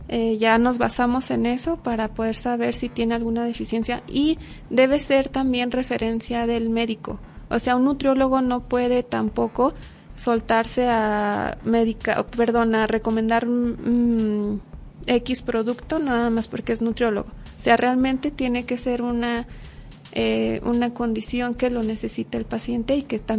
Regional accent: Durango, Mexico; Y realmente nosotros como mexicanos o como duranguenses no tendemos a consumir tanto pescado.

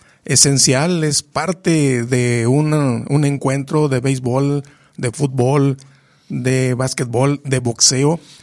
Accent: Poanas, Durango, Mexico; De Puanas, Durango, un pueblito que se llama Damián Carmona.

